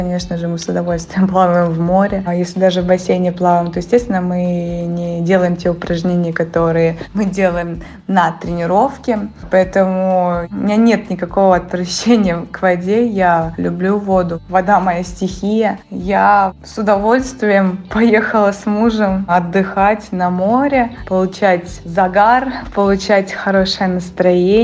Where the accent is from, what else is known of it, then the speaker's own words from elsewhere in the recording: Leningrad Oblast, Russia; born there; горжусь тем, что я родилась в Ленинградской области.